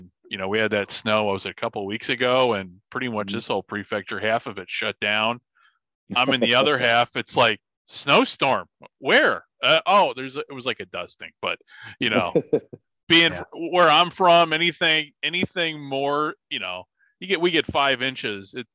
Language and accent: English; Midwest, United States; where I grew up in the Midwest, I mean, semi-league pro leagues come and go